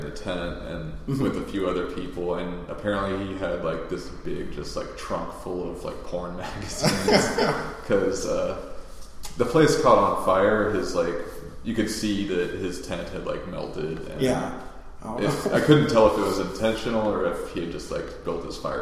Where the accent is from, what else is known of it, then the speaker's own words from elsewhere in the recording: Kansas, United States; I've had like a very similar experience where I'm from Kansas